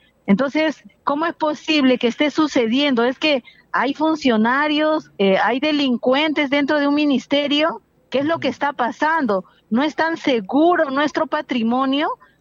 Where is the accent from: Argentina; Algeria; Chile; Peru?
Peru; Cusco; Lo que me indigna como cusqueña